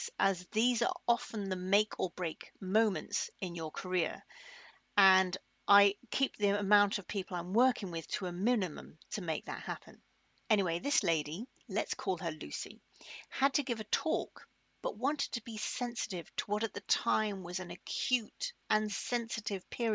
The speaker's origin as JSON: {"language": "English", "country": "United Kingdom", "said": "As a Brit, we would say Berlin."}